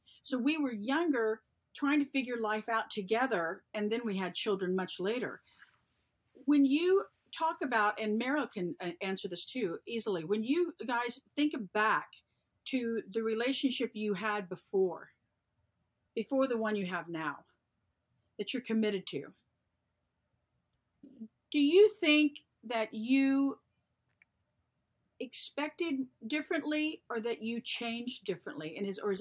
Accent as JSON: {"language": "English", "region": "the South", "country": "United States", "tie": "born or raised there", "said": "he was born and raised in Japan, and I was born and raised in the South"}